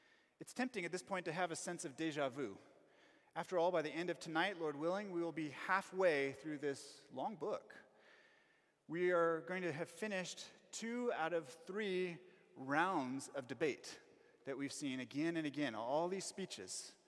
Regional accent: United States; now in South Africa; and that was 15 years ago here in Johannesburg. I went with some South African friends, and to me, as an American and not knowing anything about cricket

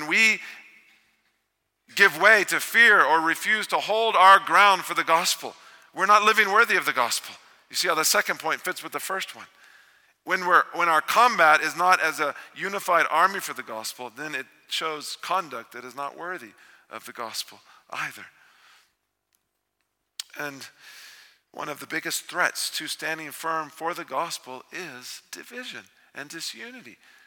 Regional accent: Texas, United States; and you know I grew up in Texas, I picked the wrong sport.

